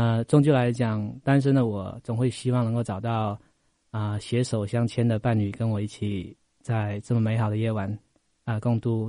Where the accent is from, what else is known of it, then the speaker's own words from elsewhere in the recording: Xiamen, Fujian, China; born there; 这个我的家人跟朋友现在都在我的都在我的出生地，就厦门。